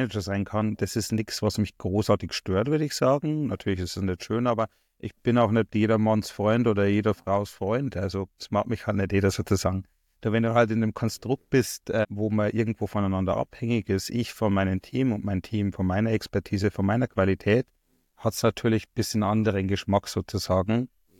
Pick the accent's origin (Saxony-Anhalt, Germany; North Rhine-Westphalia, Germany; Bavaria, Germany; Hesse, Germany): Bavaria, Germany; Man hört schon, ich komme nicht aus dem Norden Deutschlands, sondern eher aus dem Süden, aus Niederbayern, nähe Passau.